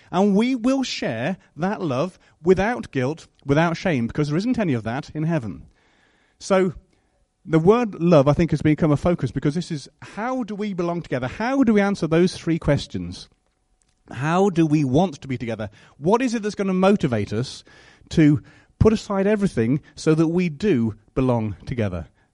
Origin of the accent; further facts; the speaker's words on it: United Kingdom; First of all, we're British.